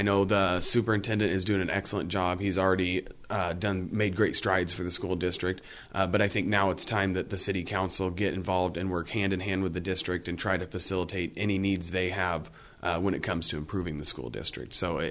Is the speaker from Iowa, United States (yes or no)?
yes; Danville, Iowa, United States; Because I grew up in Danville, so I get that.